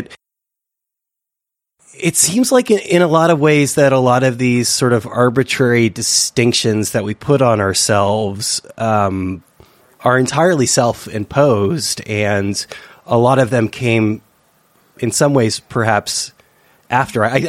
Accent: San Francisco, California, United States; I'm from San Francisco originally, okay.

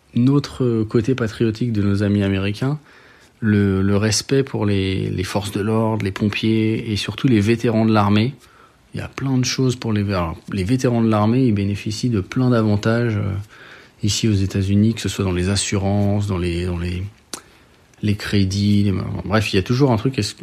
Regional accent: France; now in United States; chez nous en France

